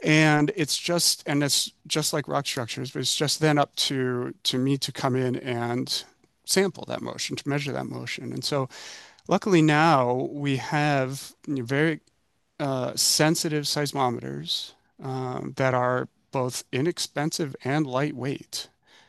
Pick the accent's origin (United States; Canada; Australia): United States; Tucson, Arizona; I was visiting family in Tucson. I'm originally from Tucson.